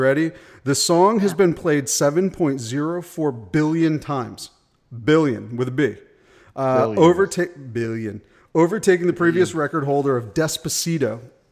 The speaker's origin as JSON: {"language": "English", "region": "Vermont", "country": "United States", "tie": "born or raised there", "said": "got 1,200 votes in the state of Vermont, where my home state"}